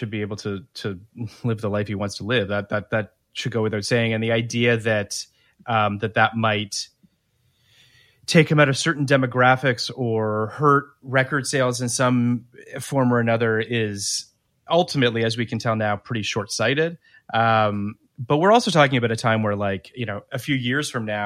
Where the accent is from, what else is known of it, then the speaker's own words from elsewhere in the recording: Toronto, Ontario, Canada; I'm from Toronto, guys, so I didn't have MTV.